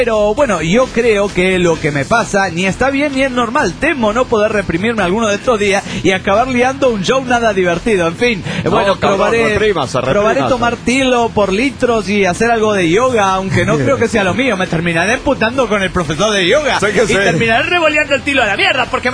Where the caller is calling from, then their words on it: León, Guanajuato, Mexico; de León, Guanajuato.